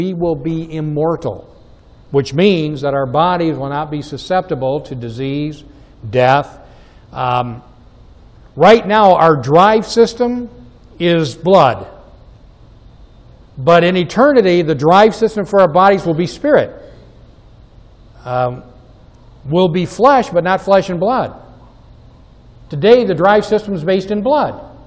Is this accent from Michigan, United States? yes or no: yes; Muskegon, Michigan, United States; So that's our slogan. So I'm from Muskegon. Watch us go.